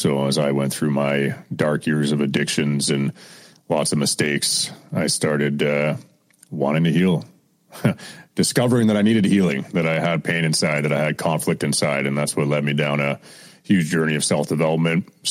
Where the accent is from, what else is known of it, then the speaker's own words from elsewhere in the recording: Ontario, Canada; I grew up outside of Ottawa in a small little country town, 45 minutes south.